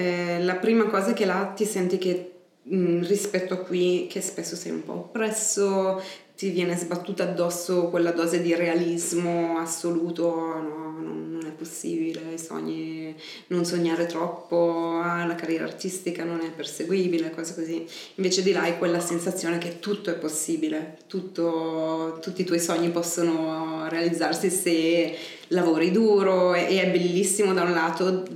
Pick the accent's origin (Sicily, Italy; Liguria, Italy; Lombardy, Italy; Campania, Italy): Lombardy, Italy; Brescia; also born or lived in Milan / London; now in New York, United States; Io sono di Brescia.